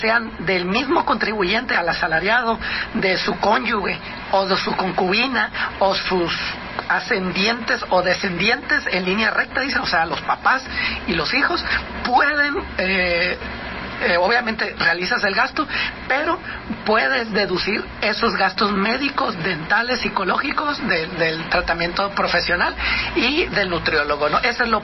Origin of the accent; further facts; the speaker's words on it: Mexico; Como mexicanos nos ayudaron un poquito